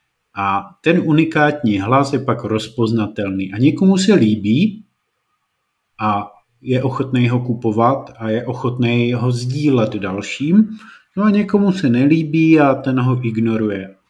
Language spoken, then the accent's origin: Czech; Moravia, Czechia; já jsem z Moravy prostě.